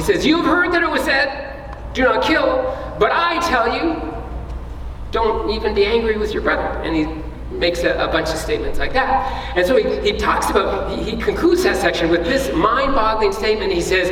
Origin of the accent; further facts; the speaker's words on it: Ontario, Canada; But I grew up in Ontario, and in my school days